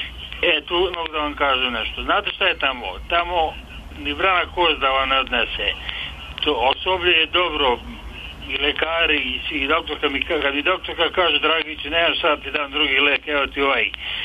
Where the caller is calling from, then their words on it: Krupaje, Southern and Eastern Serbia, Serbia; Selo Krupaja, opština Žagubica.